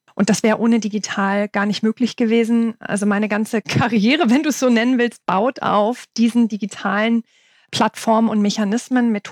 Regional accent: Lower Saxony, Germany; moved away as an adult; Ich bin von Niedersachsen nach Baden-Württemberg gezogen in 2005. Und habe damals, weil der Freundes- und Familienkreis in der Heimat geblieben ist

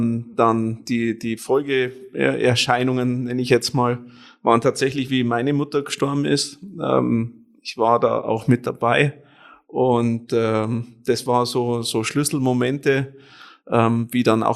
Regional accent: Penting, Bavaria, Germany; Gebürtig komme ich aus Penting, das ist bei Neuenburgfenwalde.

